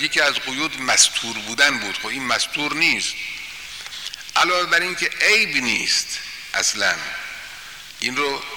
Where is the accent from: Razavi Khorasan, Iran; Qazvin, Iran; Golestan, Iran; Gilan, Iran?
Razavi Khorasan, Iran; Mashhad; accent: Mashhadi; ما که مشهدی هستیم لهجه مشهدی رو مکروه میدونیم، نه خیلی هم قشنگ میدونیم.